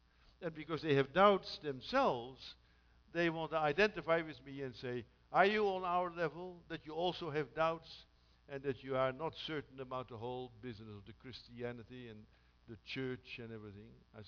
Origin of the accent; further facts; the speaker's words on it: Romania; I come from Romania.